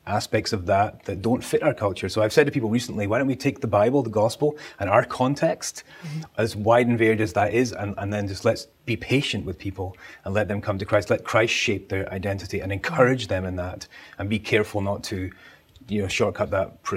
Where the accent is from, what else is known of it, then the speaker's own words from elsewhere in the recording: Scotland, United Kingdom; Yeah, I'm from Scotland originally. I grew up there. I was born and raised.